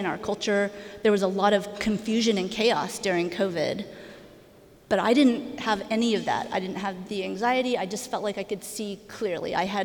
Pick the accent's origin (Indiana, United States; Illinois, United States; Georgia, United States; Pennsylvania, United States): Georgia, United States; Griffin; So I grew up in Griffin, Georgia. So I grew up in the church, going to the First Baptist Church of Griffin, Georgia.